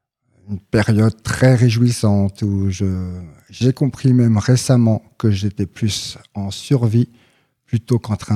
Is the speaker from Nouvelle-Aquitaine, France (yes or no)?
no; Épernay, Grand Est, France; born there; Je suis né dans la Champagne, à Épernay, et c'est quand même une région où... les standards d'hommes sont assez virils